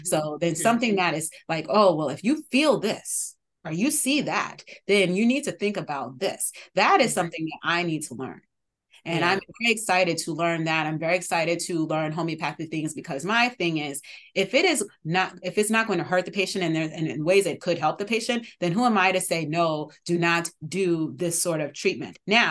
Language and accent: English; Brooklyn, New York, United States; Especially, I live in New York City, right? So I grew up in Brooklyn. I'm now working in the Bronx.